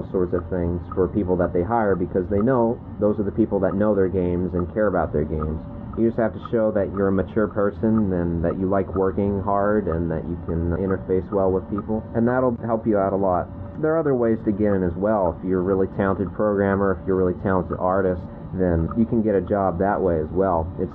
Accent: Colorado, United States; I went back to where I grew up in Colorado for a few weeks.

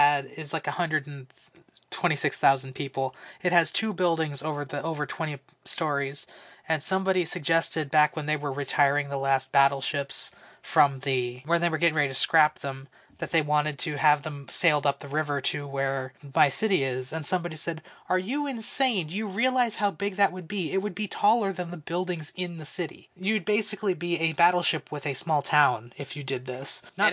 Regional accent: United States; which I'm sure is wrong, but I'm American.

